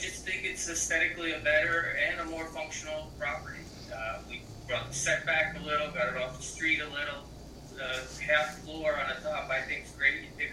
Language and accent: English; New Jersey, United States; I was born and raised in Monmouth County.